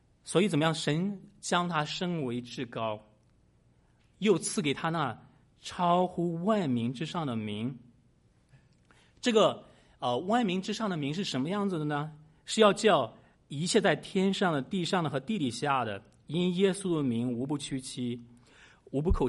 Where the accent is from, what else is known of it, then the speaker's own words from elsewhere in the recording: Shandong, China; 我的老家是在山东，是在农村，我是在农村长大的。